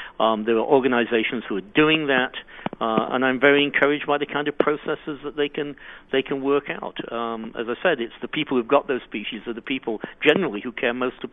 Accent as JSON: {"language": "English", "region": "England", "country": "United Kingdom", "said": "Obviously, I'm originally English."}